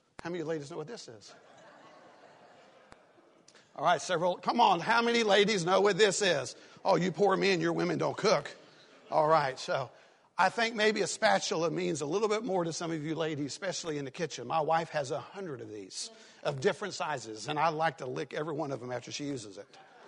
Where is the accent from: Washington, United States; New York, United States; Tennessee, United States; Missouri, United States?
Tennessee, United States; Hey, I'm from East Tennessee. He's from East Texas. Both have East, and both have the letter T.